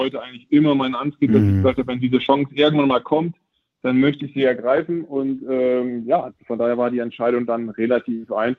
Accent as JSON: {"language": "German", "region": "Lower Saxony", "country": "Germany", "said": "Und da oben, wo ich herkomme, aus Friesland, Ostfriesland, da gibt es ja nicht so wahnsinnig viel."}